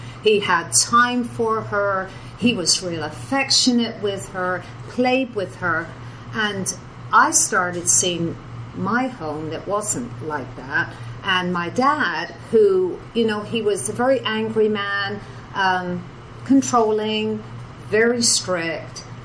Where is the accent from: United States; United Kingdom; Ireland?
United Kingdom; England; born there; I was born in England, obviously.